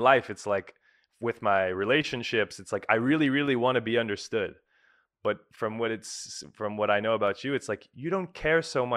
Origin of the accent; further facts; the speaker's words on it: California, United States; I think growing up in California, my experience was there people, and okay, I also grew up in like a Christian home, you know, like with these values.